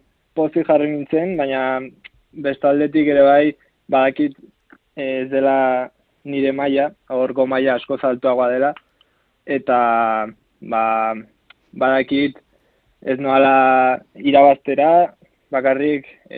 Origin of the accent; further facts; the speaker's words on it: Basque Country, Spain; also born or lived in Brazil / Navarre; Ni han jaio nintzen Brasilen, eta bi urterekin ona etorri nintzen Euskal Herrira. Eta hori hasieran Gipuzkoan bizi ginen, gero Nafarroa joan ginen, Izabara, Belaguan, eta orain Etxaurin bizi nahi.